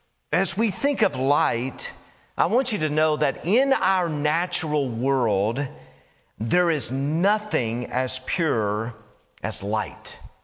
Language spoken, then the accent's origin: English; Tennessee, United States; I grew up in Tennessee, and we would find streams in the mountains